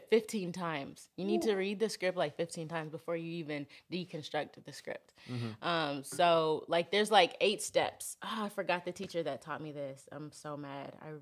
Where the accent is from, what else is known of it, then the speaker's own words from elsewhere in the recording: Houston, Texas, United States; now in Los Angeles, United States; Home is Houston. So Houston, Texas.